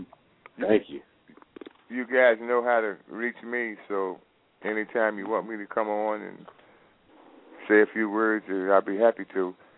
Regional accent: Philadelphia, Pennsylvania, United States; My allegiance is with the Green Bay Packers, and I'm from Philly.

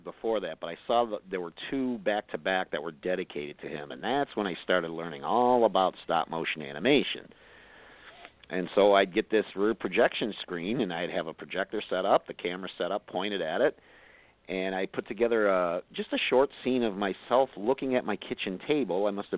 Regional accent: Bedford Heights, Ohio, United States; I grew up in Bedford Heights. Well, I didn't grow up. I got older.

